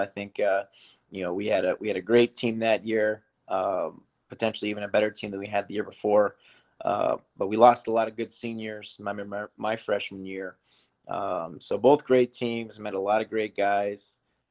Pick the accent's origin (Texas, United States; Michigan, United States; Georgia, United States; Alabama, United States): Michigan, United States; Petersburg; the middle school I grew up in Michigan, in Petersburg, Michigan, Summerfield Elementary, and there are about 60 kids in a grade.